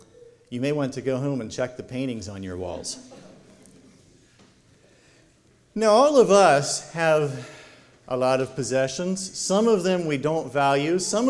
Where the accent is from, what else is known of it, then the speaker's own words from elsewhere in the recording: Indiana, United States; There was a man that I knew when I was growing up in Indiana